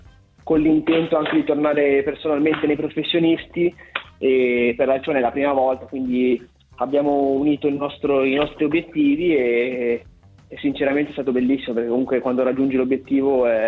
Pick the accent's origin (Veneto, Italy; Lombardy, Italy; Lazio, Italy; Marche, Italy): Lombardy, Italy; Bergamo; a Bergamo, quindi sarà super emozionante sia ritornare ai professionisti dopo 2 anni per me